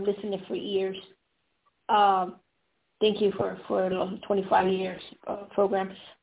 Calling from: Colorado, United States; from Colorado.

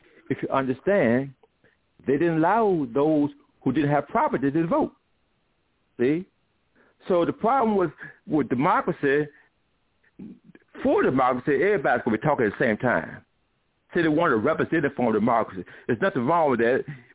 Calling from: Richmond, Virginia, United States; I'm calling from Gabriel Prosser City, some call Richmond, Virginia.

